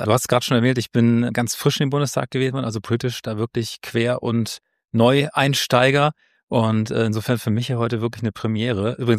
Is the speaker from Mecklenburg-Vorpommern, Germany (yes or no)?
no; North Rhine-Westphalia, Germany; Also ich bin vom Lebenslauf her in NRW aufgewachsen, habe dann in Köln, in Maastricht studiert, in Gießen dann promoviert, in Frankfurt dann habilitiert.